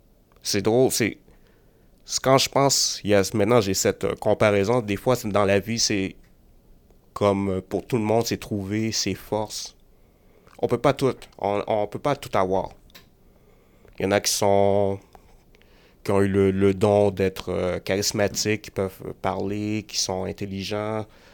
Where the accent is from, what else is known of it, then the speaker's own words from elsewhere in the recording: Montreal, Quebec, Canada; Puis Dieu sait, je viens de Montréal-Nord, j'ai vu des tentatives de vol de chaînes.